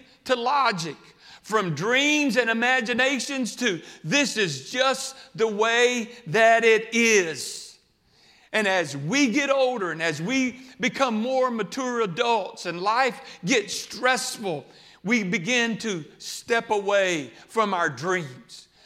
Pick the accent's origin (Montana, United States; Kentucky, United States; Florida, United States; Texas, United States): Texas, United States; Houston; Gary Foss, I grew up in Houston going to Brother Foss's church